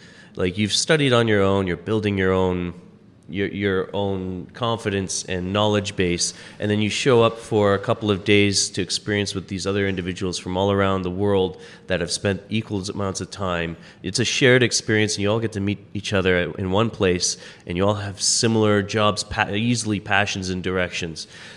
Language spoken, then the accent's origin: English; Windsor, Ontario, Canada; I came from Windsor, which is Essex County, which is the wine region of Lake Erie North Shore.